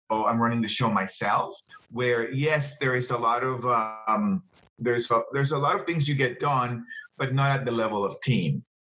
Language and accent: English; Colombia; also born or lived in Belize; I'm originally from Colombia. And I grew up, that was my formative years. And I also lived in Belize for a while.